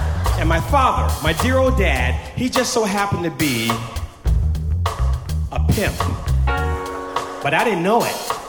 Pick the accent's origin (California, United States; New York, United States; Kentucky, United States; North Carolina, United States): California, United States; Oakland; I grew up on East 14th in Oakland, California.